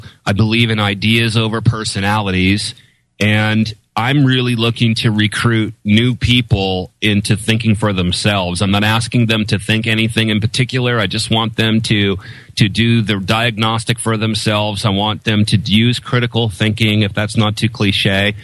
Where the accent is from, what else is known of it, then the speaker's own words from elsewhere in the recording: Seattle, Washington, United States; First of all, I'm from Seattle.